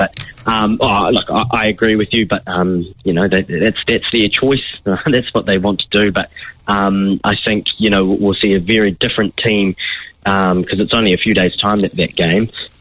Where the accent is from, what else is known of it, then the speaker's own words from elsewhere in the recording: Wellington, New Zealand; I'm from Wellington